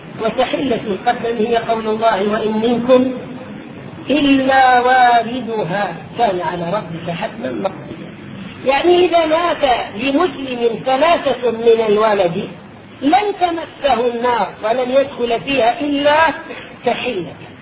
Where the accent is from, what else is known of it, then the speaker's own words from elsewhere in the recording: Aleppo, Aleppo Governorate, Syria; القصيصة في بلاد الشام عندنا في حلب أيام الذي صرنا للاستعمار الفرنسي